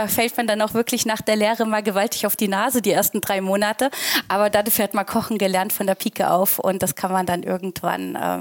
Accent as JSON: {"language": "German", "town": "Frankfurt", "region": "Hesse", "country": "Germany", "tie": "born or raised there", "said": "ich bin in Frankfurt groß geworden"}